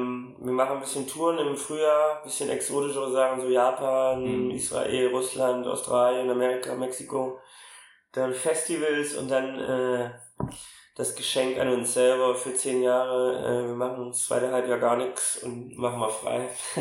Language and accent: German; Thuringia, Germany; Ich bin in Ostdeutschland groß geworden, das ist für mich kein neues Problem